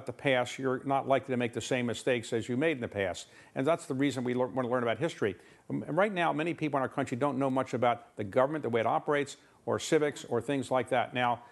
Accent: Baltimore, Maryland, United States; Well, I was growing up in Baltimore, and the Orioles were obviously our hometown baseball team

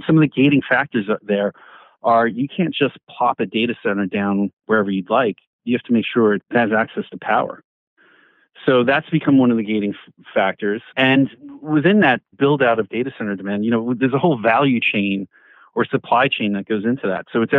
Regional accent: New York, United States; accent: New York; My New York accent can butcher that word sometimes.

